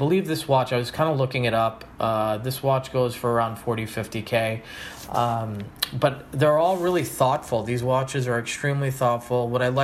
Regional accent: India; because he's Indian, I'm Indian.

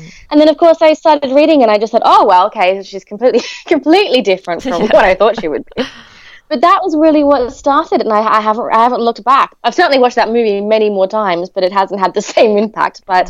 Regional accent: Sydney, New South Wales, Australia; accent: Australian; So I'm from, obviously, Sydney, Australia. I can actually hear my Australian accent coming out just a little bit now, which is always fun.

